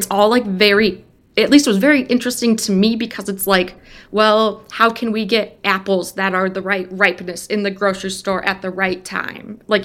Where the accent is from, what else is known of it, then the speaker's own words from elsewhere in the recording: Wisconsin, United States; I grew up in Wisconsin and ended up going to the University of Wisconsin-Madison because that was like the good school that you should go to.